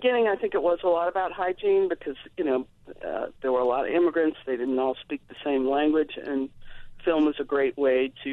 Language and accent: English; the South, United States; But I grew up in the South, and in the South when I was growing up, there was a lot of encoded messages about how to behave